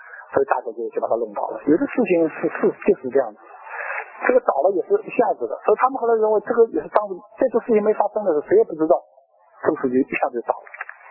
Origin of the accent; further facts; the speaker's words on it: China; 我们中国人不能轻易得自由